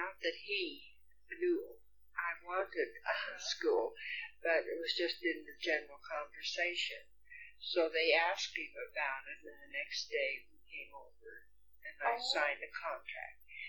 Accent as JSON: {"language": "English", "town": "Meredith", "region": "Colorado", "country": "United States", "tie": "born or raised there", "said": "No, I was born in Meredith, out of Springs. I went to grade school and high school."}